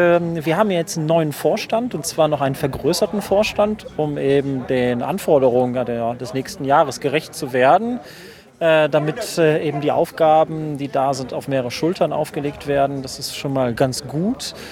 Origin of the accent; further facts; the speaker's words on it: Neuss, North Rhine-Westphalia, Germany; Ich komme aus Neuss, das ist quasi sowas wie der Parkplatz von Düsseldorf.